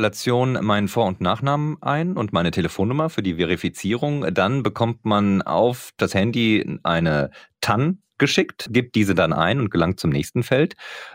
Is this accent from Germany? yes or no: yes; North Rhine-Westphalia, Germany; born there; now in Bonn, Germany; Sowohl hier in Köln, als auch bei meinem Wohnort Bonn, als auch in meiner Geburtsstadt im Sauerland.